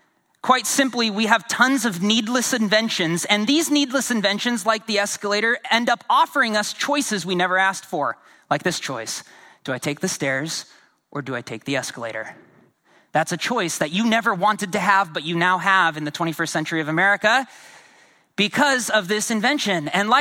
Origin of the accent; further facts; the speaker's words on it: Portland, Oregon, United States; I am born and raised in Southeast Portland in the city, and was doing ministry here, got married here